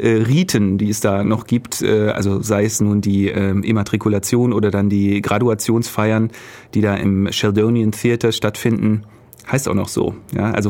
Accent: Hesse, Germany; ich komme aus Nordhessen, insofern ist das allerdings nicht sehr häufig der Fall, weil 4 Stunden Fahrt

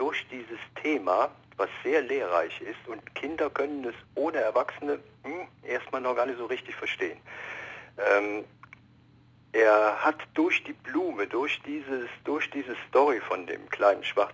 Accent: Andernach, Rhineland-Palatinate, Germany; now in Berlin, Germany; Ursprünglich komme ich aus Andernach am Rhein.

